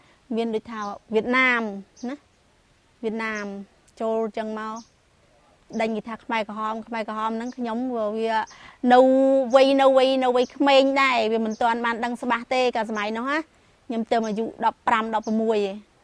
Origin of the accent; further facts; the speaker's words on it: Samrong, Takeo, Cambodia; ចាខ្ញុំនៅដេញភូមិសំរងហ្នឹងហ្មងនៅឃុំតាពាំងធំខាងជើងហ្នឹងហ្មង